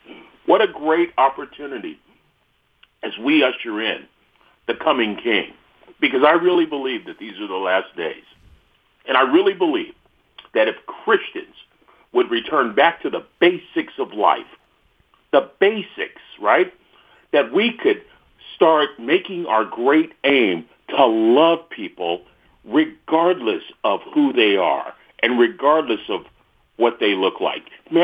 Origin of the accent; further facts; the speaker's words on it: California, United States; I grew up in a very integrated part of the world. I grew up in the San Francisco Bay Area. On my block, we had Filipino, African American, Hispanic, and white.